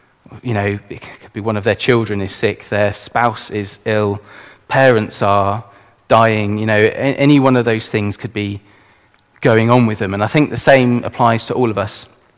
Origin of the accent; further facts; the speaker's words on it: United Kingdom; And ironically, as British culture, that's something we're awful at.